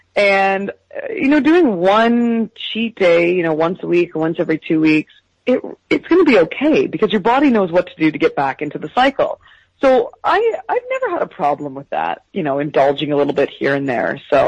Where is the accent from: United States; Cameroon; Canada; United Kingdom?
Canada; I'm Canadian